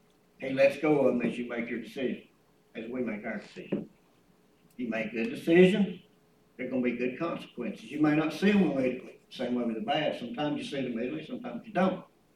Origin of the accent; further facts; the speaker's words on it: Georgia, United States; I was real born and raised in Georgia.